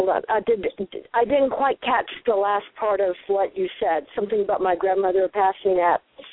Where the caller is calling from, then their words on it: Colorado, United States; I'm also calling from Colorado